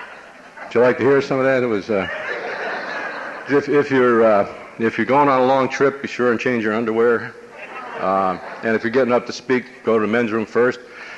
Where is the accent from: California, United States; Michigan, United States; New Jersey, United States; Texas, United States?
New Jersey, United States; Paterson; I grew up in Paterson, New Jersey, and Paterson's about 20 minutes outside of New York City.